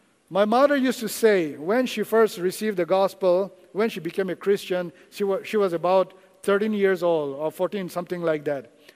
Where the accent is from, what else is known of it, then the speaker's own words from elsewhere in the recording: Nagaland, India; now in Okinawa, Japan; I am from Nagaland, as I said. The church where I grew up, when I grew up, it was about 2,000 members.